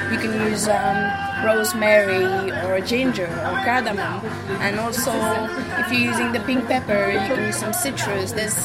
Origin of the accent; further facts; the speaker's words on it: England, United Kingdom; I'm English, so I really enjoyed ginger.